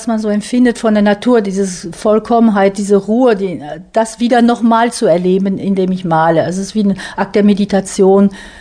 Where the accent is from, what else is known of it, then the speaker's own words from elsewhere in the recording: France; Ich liebe auch Impressionismus, das ist auch meine Wiege, muss ich sagen, als Französin.